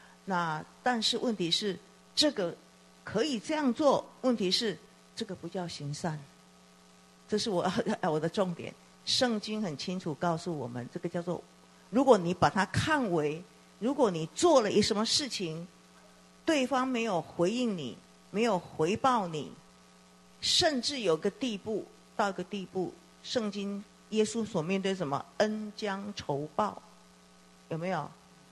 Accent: China; 我们中国人说什么你来我往嘛，人情世故嘛，是不是？

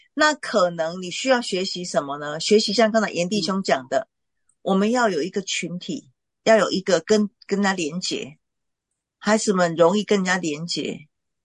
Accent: China; 像我们中国人说，哎呀，你有耳朵没有嘴巴，不要讲话

